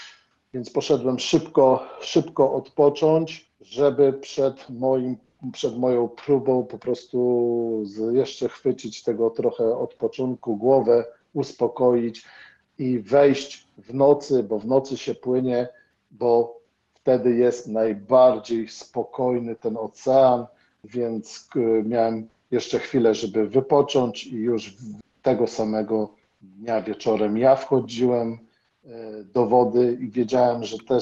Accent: Gdańsk, Pomeranian Voivodeship, Poland; born there; also born or lived in Rumia; Ja urodziłem się w Gdańsku, potem przeprowadziłem się do Rumi. Teraz mieszkam w Gdyni.

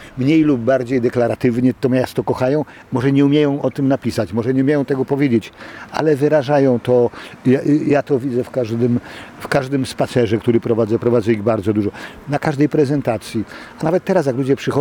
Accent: Gdynia, Pomeranian Voivodeship, Poland; oboje jesteśmy z Gdyni. Oboje urodziliśmy się tutaj w domach gdyńskich. Ona w Różanym Gaju. W tym samym roku się urodziliśmy. Ona w Różanym Gaju na Kamiennej Górze, a ja, tak jak opisałem w mojej ostatniej książce na Abrahama 13

